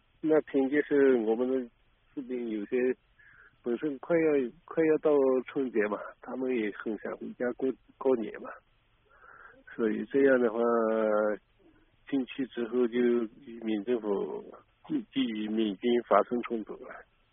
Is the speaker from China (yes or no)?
no; Kokang, Shan State, Myanmar; 都是我们果敢当地的土生土长的子弟组成的